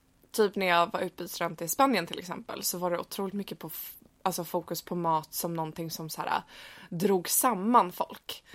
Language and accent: Swedish; Sweden; när jag växte upp i Sverige